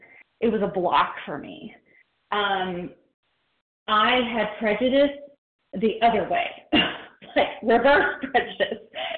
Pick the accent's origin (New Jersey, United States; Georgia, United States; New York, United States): Georgia, United States; I grew up in South Georgia, and I grew up in a Southern Baptist church, and there was a lot of loud preaching.